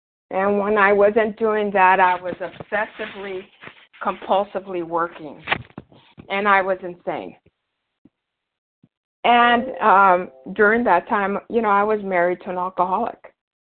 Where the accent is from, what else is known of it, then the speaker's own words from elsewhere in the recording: Los Gatos, California, United States; I'm from Northern California, Los Gatos.